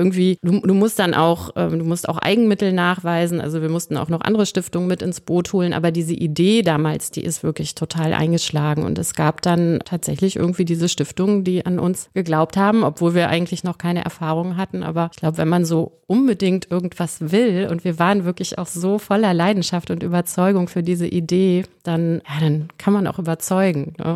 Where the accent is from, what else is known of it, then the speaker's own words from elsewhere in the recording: Bonn, North Rhine-Westphalia, Germany; born there; bin aber Bonnerin. Ich bin in Bonn geboren, im Johanniter-Krankenhaus.